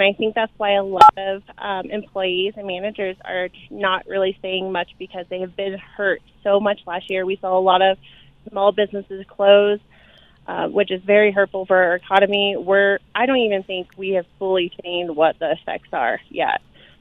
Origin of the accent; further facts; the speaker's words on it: Indiana, United States; also born or lived in Colorado; But, you know, I'm from the Midwest. And so in the Midwest, people are very compliant.